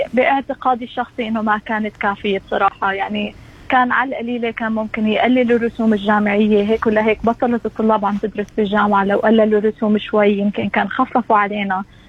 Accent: Jordan; moved away as an adult; now in Melbourne, Australia; أنا طلعت من الأردن لأنه ما في فرص عمل، ما في رواتب، ما في مستقبل

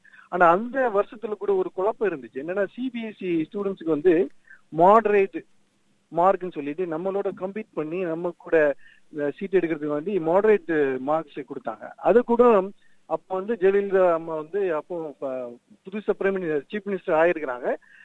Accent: Tamil Nadu, India; born there; நான் வந்து இந்தியால வந்து தமிழ்நாட்டுல வந்து ஒரு சிறிய கிராமத்துல தான் பிறந்தேன்.

